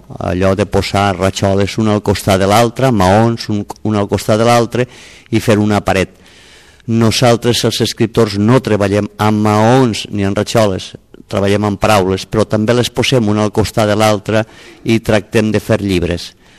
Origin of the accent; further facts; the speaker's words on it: Algemesí, Valencian Community, Spain; Soc del sud de València, més cap al sud de València, d'un poble preciós que es diu Algemesí, que queda a uns 32 quilòmetres amb la qual cosa vull dir que el meu català és una mica distint del vostre